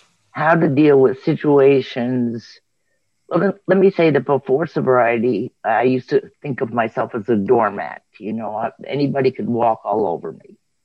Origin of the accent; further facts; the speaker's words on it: Michigan, United States; from Michigan.